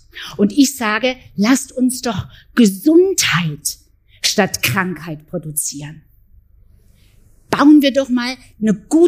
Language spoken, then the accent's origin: German; Berlin, Germany; Ich komme ja aus Berlin.